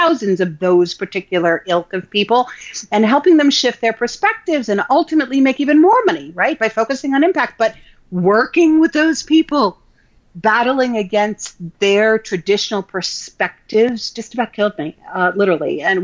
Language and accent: English; New York City, New York, United States; I grew up in New York City. I'm Jewish by birth, but we didn't practice.